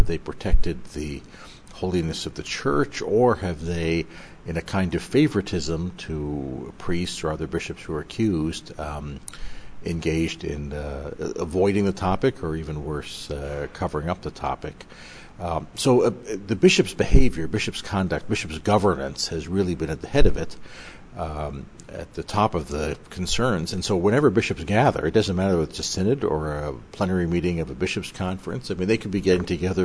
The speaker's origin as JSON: {"language": "English", "country": "Canada", "said": "the Canadian bishops, I'm from Canada"}